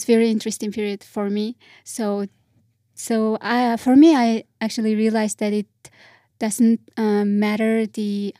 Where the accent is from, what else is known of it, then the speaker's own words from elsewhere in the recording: Mongolia; So it's just nice to have a country to call, like, I'm from Mongolia or something like that.